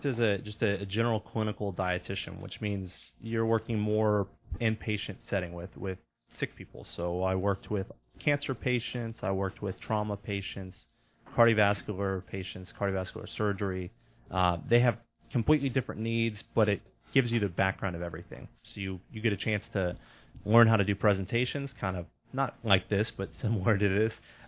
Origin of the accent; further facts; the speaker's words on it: Houston, Texas, United States; Okay, so I'm from Houston. I went to Klein High School, actually, and I played soccer at Klein High School.